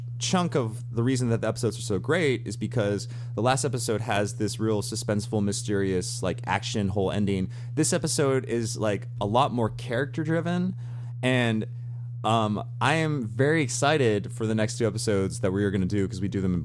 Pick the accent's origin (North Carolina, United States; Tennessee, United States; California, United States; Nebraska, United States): Tennessee, United States; Memphis; accent: Southern; We were all three there, and we're all from Memphis, obviously.